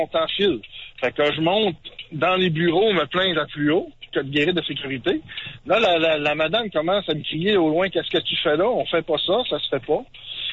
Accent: Canada; je suis canadien français, mais cette fois-là, on dirait que j'étais plus français que canadien.

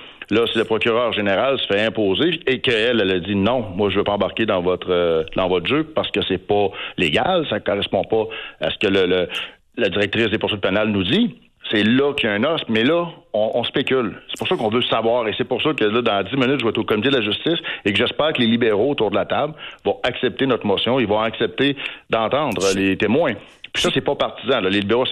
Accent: Quebec, Canada; En tant que citoyen, en tant que Québécois, là, je suis pleinement d'accord sur cet aspect-là.

